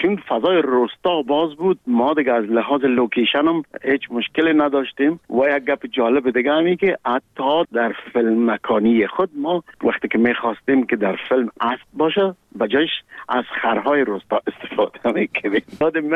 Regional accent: Kabul, Afghanistan; ما در کابل به دنیا آمدیم، در 14 کابل. مکتب ابتدایه را در یک مکتب به نام غازی عبدالله خان تمام کردیم و بعدش لیسه عبیبیه،

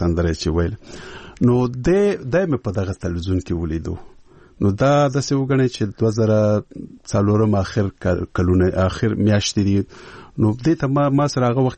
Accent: Peshawar, Khyber Pakhtunkhwa, Pakistan; زه ورکوټه په پېښور کې لوی شوی یم

